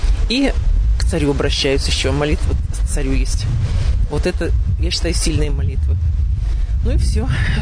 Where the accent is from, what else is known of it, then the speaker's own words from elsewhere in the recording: Sevastopol, Ukraine; я из Севастополя. Хожу во Всесвятский храм и святитель Луки в городе Севастополе.